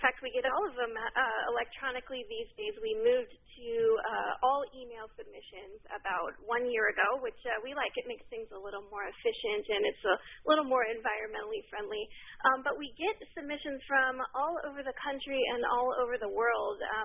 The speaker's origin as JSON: {"language": "English", "town": "Fresno", "region": "California", "country": "United States", "tie": "born or raised there", "also_born_or_lived": "Northwest US", "said": "I did not. I'm actually from Central California. Fresno is my hometown. I've been living in the Northwest for about the last 5 years."}